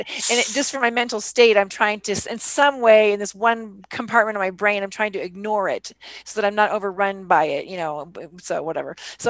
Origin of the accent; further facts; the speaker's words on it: Alaska, United States; also born or lived in Colorado; which are Alaska, which is my home state, has super high COVID rates. And in Colorado, where I've lived for 25 years, more than 25 years